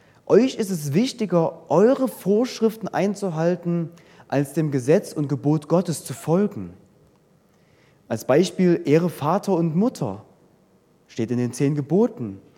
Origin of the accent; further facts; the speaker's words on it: East Germany, Germany; Ich komme aus dem Osten. Das merke ich immer noch.